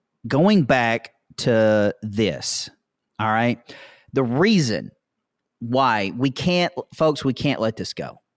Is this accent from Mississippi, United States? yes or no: yes; Mississippi, United States; You know, sorry, I'm from Mississippi. This is my Mississippi disclaimer